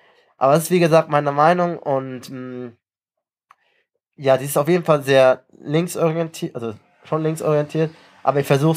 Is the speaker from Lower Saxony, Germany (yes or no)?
no; Mainz, Rhineland-Palatinate, Germany; born there; Aber ich bin in Mainz geboren, aber tatsächlich. Ich bin hier in der Uniklinik auf die Welt gekommen.